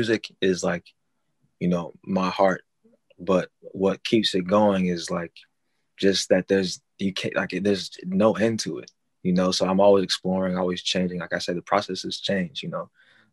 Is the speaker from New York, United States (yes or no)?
yes; New York City, New York, United States; I grew up like in East New York, in Crown Heights, Washington Heights. I've been in the Bronx for, you know, almost a decade now.